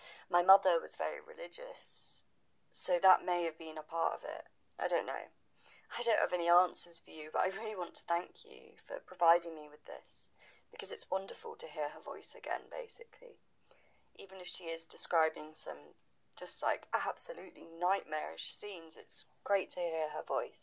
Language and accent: English; Sally in the Wood, South West England, United Kingdom; born there; which is that I was born in Sally in the Wood.